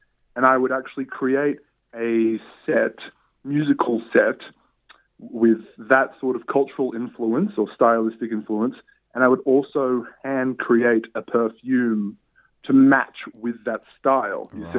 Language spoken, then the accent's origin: English; Canberra, Australian Capital Territory, Australia; when I was a young sort of teenager growing up in Canberra.